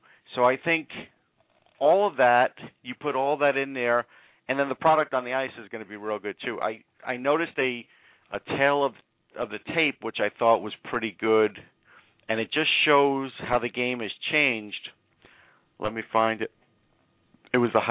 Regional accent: United States; but just as an American

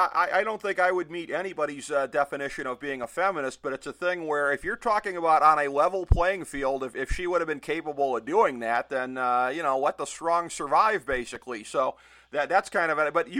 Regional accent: Cleveland, Ohio, United States; in my hometown of Cleveland, we only get the Red Sox coming through once a year

